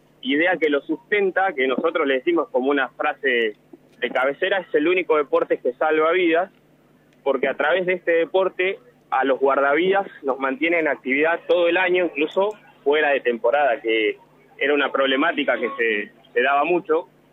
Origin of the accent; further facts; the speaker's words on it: General Acha, La Pampa, Argentina; Mira, yo soy de General Hacha y hice el profesorado de General Pico.